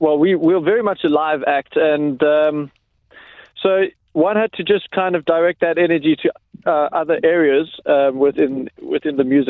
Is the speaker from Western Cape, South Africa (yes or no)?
no; Johannesburg, Gauteng, South Africa; born there; I was born in Joburg.